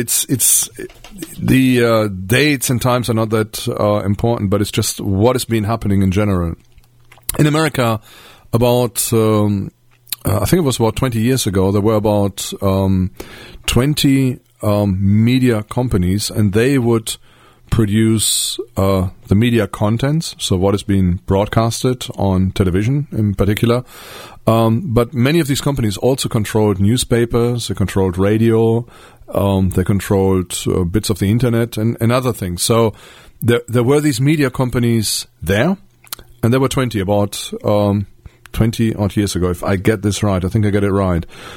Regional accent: West Germany, Germany; I grew up in West Germany, so I thought I was free

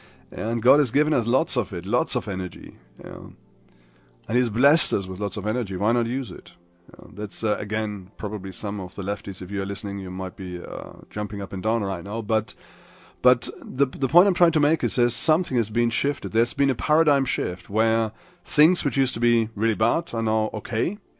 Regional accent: Germany; It's near my hometown in Germany

